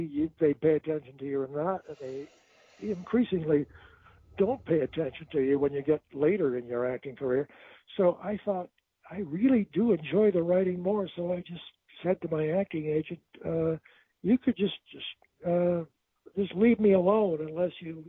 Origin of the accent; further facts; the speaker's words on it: Jackson, Michigan, United States; I was almost instantly offered a job as a director of a new civic theater in my hometown, which was Jackson, Michigan.